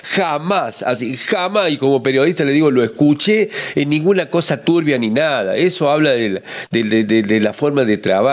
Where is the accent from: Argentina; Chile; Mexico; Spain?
Argentina; Córdoba; now in Santa Rosa de Calamuchita, Argentina; yo soy una persona que vengo de Córdoba, conocí a mi mujer de aquí de Santa Rosa que a lo muchito me vienen para acá.